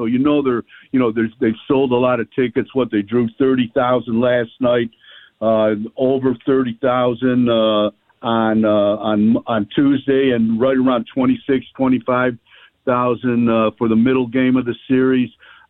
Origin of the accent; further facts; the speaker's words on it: Cleveland, Ohio, United States; I mean, I'm born and raised in Cleveland, so I'm always have that, you know, that dark cloud in the back of my head somewhere.